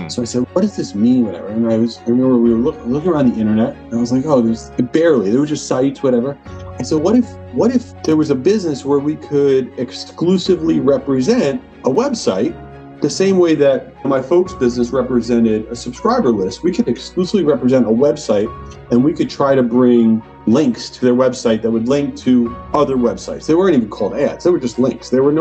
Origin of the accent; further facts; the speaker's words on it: Long Island, New York, United States; I grew up around marketing. I grew up in Long Island, not the U.S.